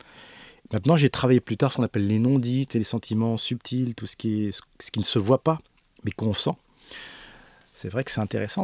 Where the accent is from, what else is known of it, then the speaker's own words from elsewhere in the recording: Paris, Île-de-France, France; born there; Je suis né à Paris, j'ai pas d'accent, je fais quoi?